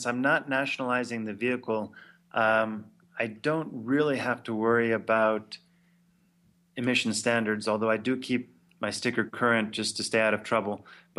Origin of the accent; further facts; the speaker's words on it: Louisiana, United States; now in Mexico; We're both from Louisiana, and we met down here.